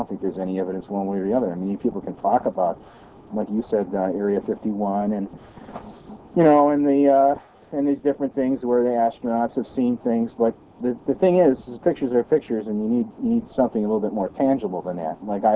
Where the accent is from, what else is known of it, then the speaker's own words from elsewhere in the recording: Missouri, United States; you know, like I said, I'm from Missouri, show me, that it's one way or the other.